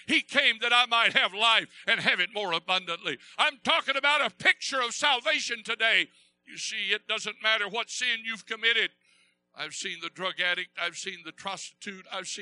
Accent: Texas, United States; I grew up there in East Texas and didn't have a whole lot.

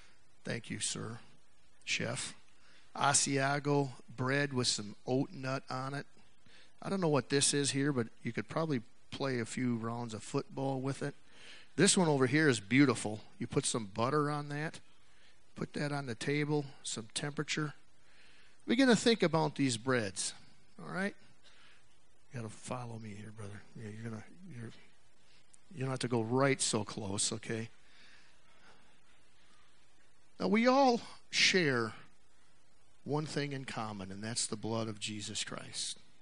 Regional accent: Texas, United States; I came from Texas. They got a different way of thinking in Texas.

